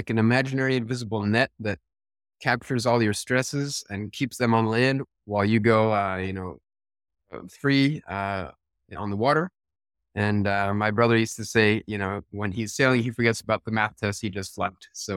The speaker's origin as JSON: {"language": "English", "country": "United States", "said": "And so as an American, but also as I'm a dual citizen, I'm also French, visiting my grandparents outside of Paris every year"}